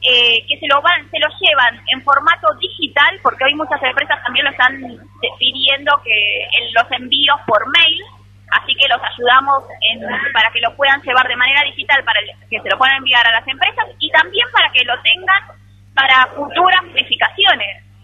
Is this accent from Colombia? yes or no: no; Buenos Aires, Argentina; Yo soy de la provincia de Buenos Aires